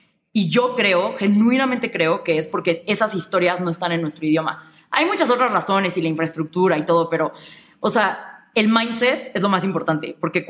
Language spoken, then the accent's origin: Spanish; Mexico; somos los mexicanos somos los que más horas trabajan en el mundo